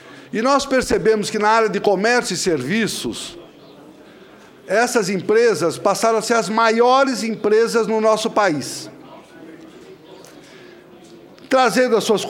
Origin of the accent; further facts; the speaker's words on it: São Paulo, Brazil; porque ele é do Rio Grande do Sul, eu sou de São Paulo